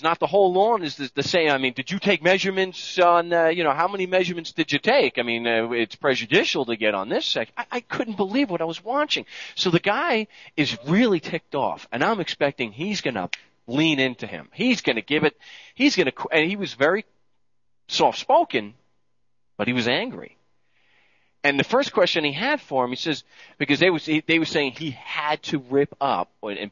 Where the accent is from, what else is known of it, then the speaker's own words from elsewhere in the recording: Phoenix, Arizona, United States; And I'm from Phoenix, so I'm not used to this like Barry is.